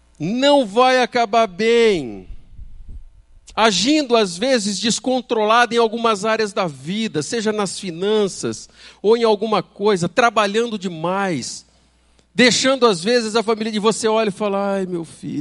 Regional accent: São Paulo, Brazil; Eu vim do interior de São Paulo, e eu me lembro da época em que no final do dia nós íamos para a varanda.

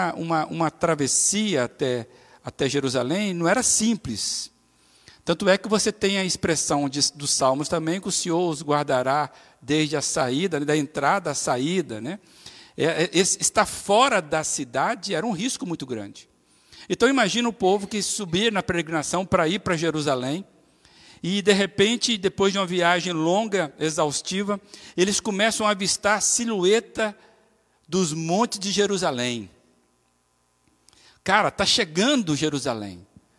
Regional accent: Minas Gerais, Brazil; vocês conhecem ali perto de, né, de Ipatinga, a gente consegue identificar, está chegando na minha terra.

